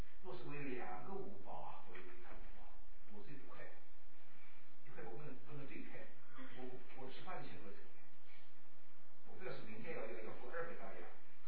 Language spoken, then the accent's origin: Chinese; China; 那我们中国人的那个窝囊，一看见一个白颜色的那个老太太，这不就是白皮肤的有钱的是吧？